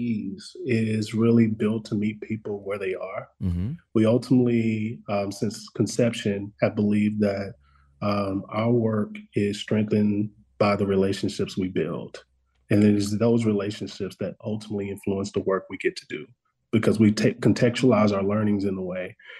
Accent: Dallas, Texas, United States; I grew up in the Pleasant Grove area of Dallas, mm-hmm. and I grew up in a lot of the circumstances that a lot of our kids face in Oak Cliff.

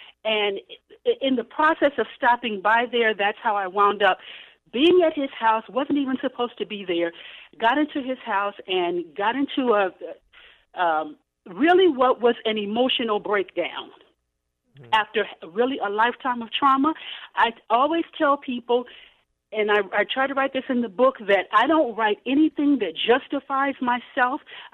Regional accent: Illinois, United States; I grew up in 4155 South Lake Park. So in the projects on the south side.

